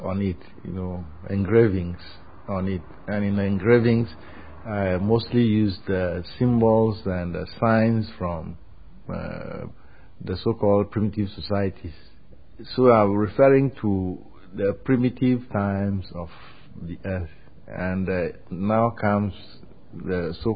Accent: Ghana; born there; I was born in Ghana in the mid-40s, and I'm an artist, a sculptor.

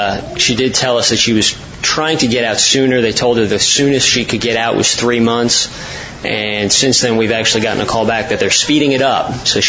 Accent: Virginia, United States; I'm from Virginia.

